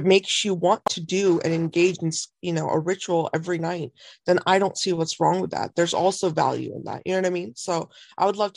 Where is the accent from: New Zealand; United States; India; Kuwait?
India; I'm Indian. I was born into a family that, you know, believes in yoga. We believe in meditation.